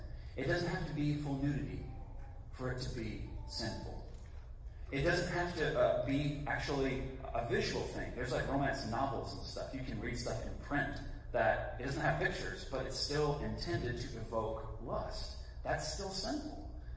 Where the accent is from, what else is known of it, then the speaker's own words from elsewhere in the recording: Alabama, United States; I'm from, by God's grace, a strong Christian family. My dad's a preacher. I grew up in Alabama and was a good kid, pretty compliant.